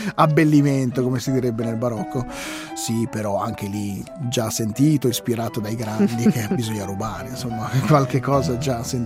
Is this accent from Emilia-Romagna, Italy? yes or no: yes; Modena, Emilia-Romagna, Italy; non solo perché sono modenese